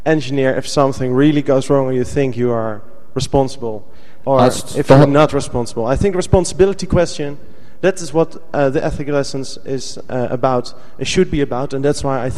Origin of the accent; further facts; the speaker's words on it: Delft, South Holland, Netherlands; I'm also from Delft.